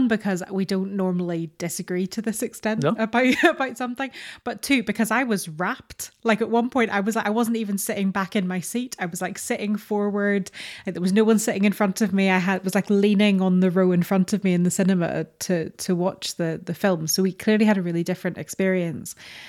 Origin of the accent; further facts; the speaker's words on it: Northern Ireland, United Kingdom; to be honest, I'm Northern Irish